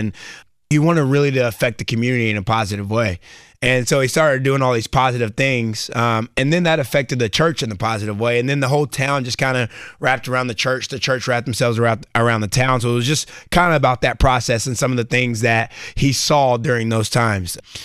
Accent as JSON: {"language": "English", "region": "Alabama", "country": "United States", "tie": "born or raised there", "said": "Growing up in Alabama and being a football player is a pretty big deal."}